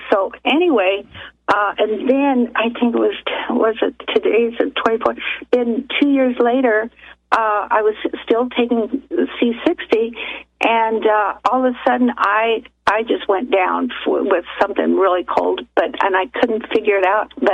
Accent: Colorado, United States; now in Arizona, United States; Oh, actually Colorado, but I have a lot of friends from Texas, so...

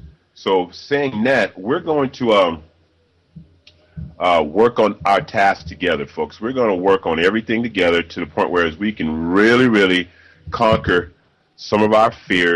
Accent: Los Angeles, California, United States; We grew up together in Los Angeles, California.

